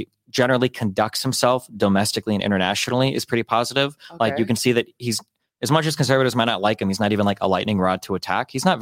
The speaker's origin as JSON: {"language": "English", "town": "Omaha", "region": "Nebraska", "country": "United States", "tie": "born or raised there", "said": "They moved to Nebraska, and then I was born and raised in Omaha."}